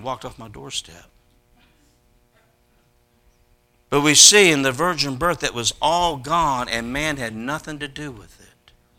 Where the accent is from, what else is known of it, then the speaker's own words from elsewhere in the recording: White Settlement, Texas, United States; You see, when I grew up in White Settlement, Texas, we were chicken farmers.